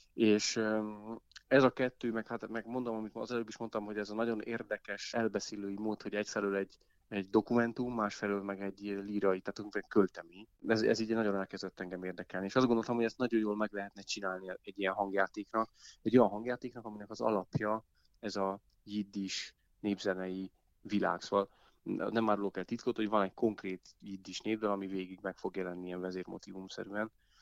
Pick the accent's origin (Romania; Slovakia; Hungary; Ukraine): Hungary; Dunaújváros, Fejér; nekem is a gyerekkoromban Dunajvárosban ez a Melba kocka, meg Párizsi kocka